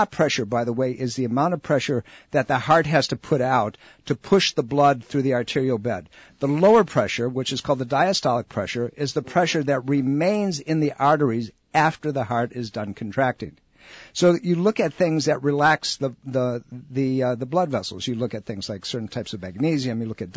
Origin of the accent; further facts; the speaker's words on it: Sicily, Italy; now in United States; I'm from the Rock. I'm from that island of Sicily, right? My family's I'm first generation of this country.